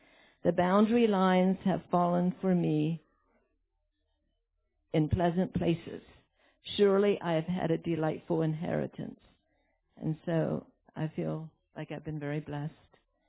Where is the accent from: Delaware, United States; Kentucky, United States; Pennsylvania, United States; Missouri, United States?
Delaware, United States; I grew up in Delaware, which is as flat as a pancake, and I'd much rather go toward the mountains.